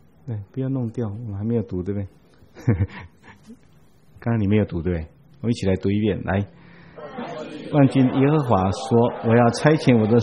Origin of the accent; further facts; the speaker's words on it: Taiwan; 因为明亮的星是我们台湾人称它叫做启明星